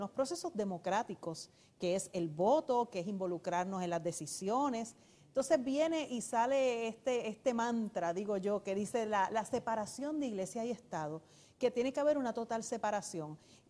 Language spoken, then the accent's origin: Spanish; Puerto Rico; Somos todos puertorriqueños.